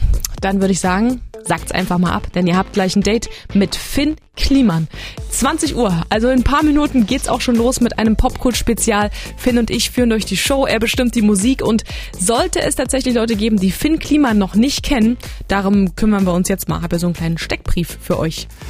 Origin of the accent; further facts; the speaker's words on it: East Germany, Germany; Ich bin Ossi